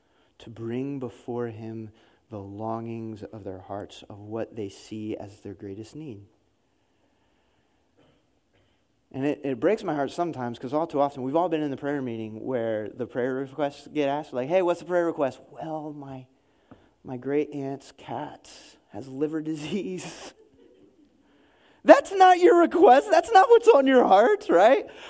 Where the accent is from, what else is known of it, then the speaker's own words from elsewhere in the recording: the North, United States; and I grew up in the North, and the North was much better about this